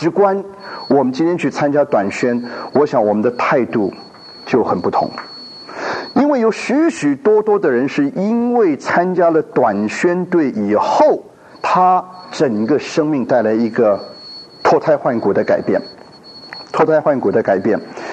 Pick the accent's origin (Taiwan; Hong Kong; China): Taiwan; 我们从台湾来早年来都是蹲的那种哈